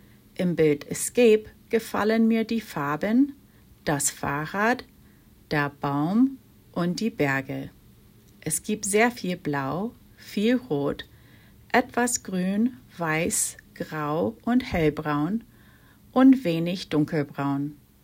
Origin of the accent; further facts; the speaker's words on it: Hanover, Lower Saxony, Germany; now in Laramie, United States; Ich bin 21 Jahre alt. Ich komme aus Hannover und ich wohne in Laramie.